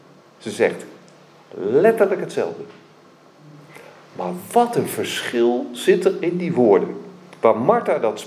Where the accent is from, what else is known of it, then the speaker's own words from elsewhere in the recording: Weert, Limburg, Netherlands; Ik kom uit Weert natuurlijk, dat weten jullie, uit de gemeente daar.